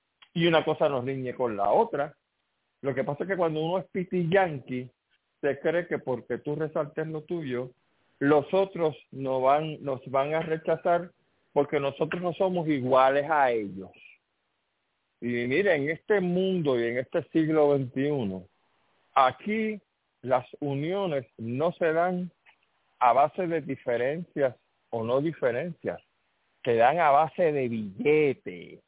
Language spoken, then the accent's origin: Spanish; Puerto Rico; no hay ningún problema con nosotros decir que somos puertorriqueños